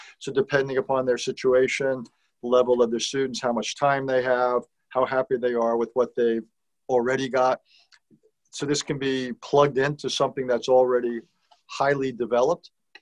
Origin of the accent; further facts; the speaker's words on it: Valley Stream, New York, United States; I grew up on Valley Stream, Long Island, and went to Valley Stream South High School and then Roslyn High School.